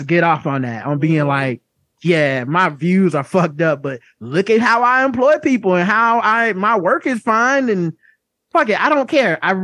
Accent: the South, United States; I'm from the South.

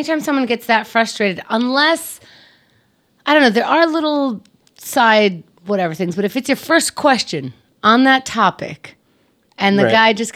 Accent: New York, United States; accent: New York; I just realized how much my New York accent comes out when people do anything close to douchey to my brothers.

